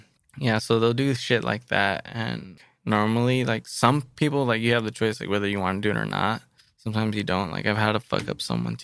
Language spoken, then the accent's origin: English; Paramount, California, United States; Like we're all from South LA. Like our hoods are right next to each other. Awesome. So we're cool. Like he's from Linwood. I'm from Paramount.